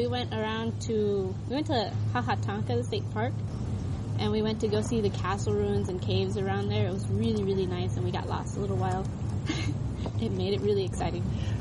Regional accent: Jamaica, Iowa, United States; I'm from Jamaica, Iowa.

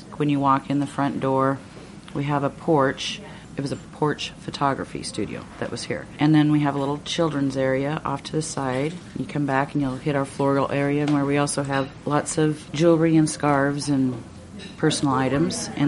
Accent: Huxley, Iowa, United States; now in Urbandale, United States; My ancestors were from Sheldahl, yeah. So, and I'm from Huxley. Originally, I live in Urbandale, but I'm from Huxley.

